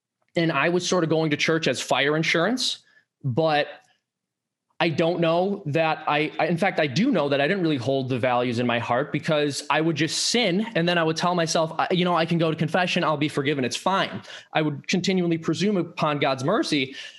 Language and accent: English; Chicago, Illinois, United States; If you can't tell from the hopelessly ethnic name, I'm from an Irish Catholic family. And I was raised right outside of Chicago. And my entire extended family lived in the inner city.